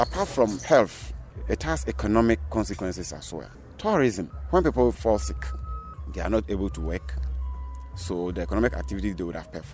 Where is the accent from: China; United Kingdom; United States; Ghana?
Ghana; I feel ashamed as Ghanaian when I see that.